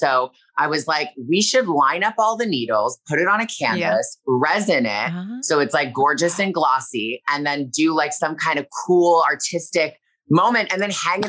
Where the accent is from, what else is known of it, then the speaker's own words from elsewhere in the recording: Toronto, Ontario, Canada; now in Los Angeles, United States; I'm from Toronto and I live here in LA.